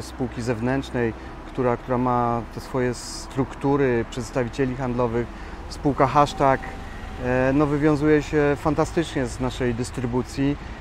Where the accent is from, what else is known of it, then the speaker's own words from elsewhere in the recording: Władysławowo, Pomeranian Voivodeship, Poland; pochodzę z Władysławowa. Jako dziecko bardzo często przebywałem w Fokarium na Helu